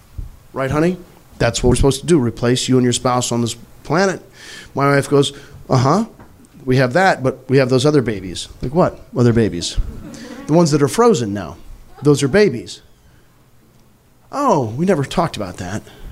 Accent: Missouri, United States; I'm from Missouri.

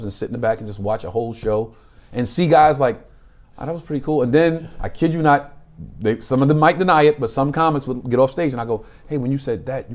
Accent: Brooklyn, New York, United States; born there; I was born in Brooklyn. My parents are from South Carolina.

